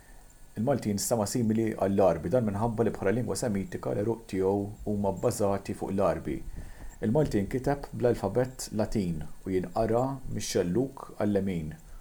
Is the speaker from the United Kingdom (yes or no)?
no; Malta; first language Maltese; English is a second language; I was born in Malta, and I lived here all my life. I studied English in school from the age of 6 until the age of 16. I consider Maltese to be my first language, and I speak it at home. I speak Maltese at work